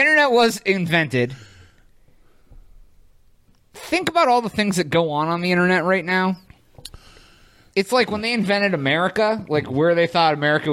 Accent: Ireland; I'm from Ireland. We learn better as little girls.

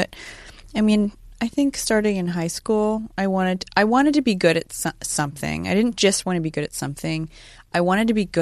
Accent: Sacramento, California, United States; I grew up in Sacramento. It's a lot like Lady Bird depicts.

